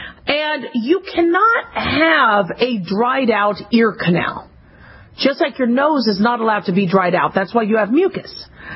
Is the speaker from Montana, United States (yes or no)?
no; Arizona, United States; it kept cockroaches from crawling into my ears when I grew up in Arizona.